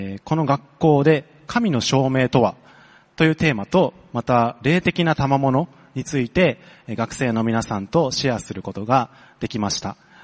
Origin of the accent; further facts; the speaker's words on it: Sakai, Osaka, Japan; moved away as an adult; now in Singapore; 私は大阪府の堺市出身です。私のルーツは … なんですけど、ルーツは沖縄なんですけれども、生まれも育ちも大阪です。